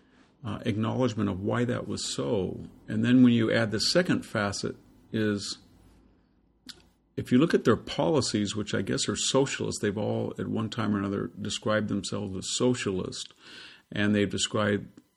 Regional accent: United States; without being too chauvinistic as an American

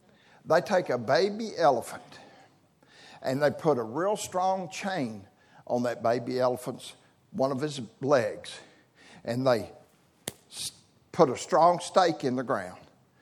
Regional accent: Birmingham, Alabama, United States; I'm from the South. I grew up in Birmingham, Alabama.

